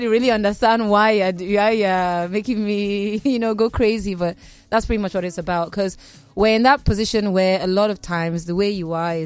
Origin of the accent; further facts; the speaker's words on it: Kaduna, Kaduna State, Nigeria; I did it in my hometown too as well, in Kaduna.